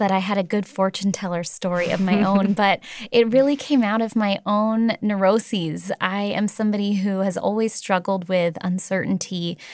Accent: San Francisco, California, United States; Well, I grew up in San Francisco and I grew up with gay parents.

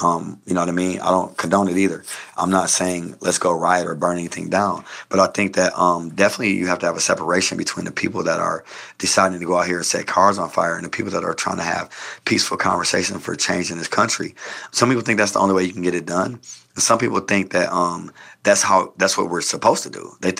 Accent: Kenosha, Wisconsin, United States; For me, I'm definitely going back to Kenosha. I have to go to Kenosha. I have to take care of my hometown before I do anything.

